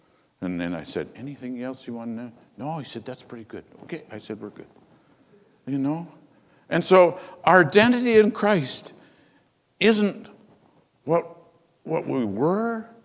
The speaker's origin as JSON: {"language": "English", "town": "Hythe", "region": "Alberta", "country": "Canada", "tie": "born or raised there", "said": "I was born in Hythe. Can you believe that? In Hythe. And 70 years later, I'm still in Hythe."}